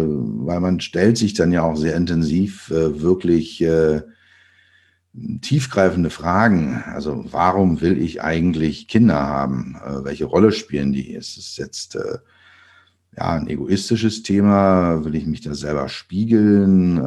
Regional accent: Berlin, Germany; born there; Ich bin geboren in Berlin. Man hört es immer noch, wenn ich rede. You get the guy out of Berlin, but you never get Berlin out of the guy.

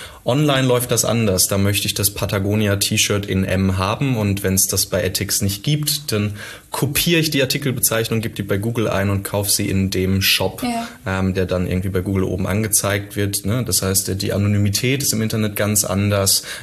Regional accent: Witten, North Rhine-Westphalia, Germany; also born or lived in Cologne; habe es jetzt persönlich in 30 Jahren auch nie so richtig weit aus dem Ruhrgebiet weggeschafft. Ich habe mal für anderthalb Jahre in Köln gewohnt. Ansonsten ist Witten tatsächlich meine Heimat und ich kann mir überhaupt nicht vorstellen, in Berlin zu wohnen.

